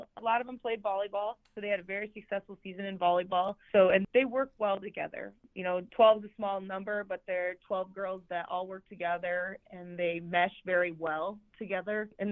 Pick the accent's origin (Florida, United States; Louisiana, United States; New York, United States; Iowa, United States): Iowa, United States; New Providence; I'm originally from Eldor, New Providence. It no longer exists. It's called South Hardin now.